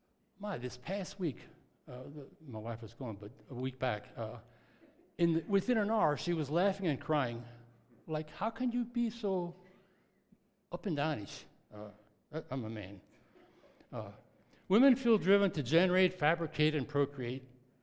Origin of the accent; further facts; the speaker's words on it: Hershey, Pennsylvania, United States; born there; also born or lived in Massillonville; I was born in Hershey, and my dad lived on a chicken farm.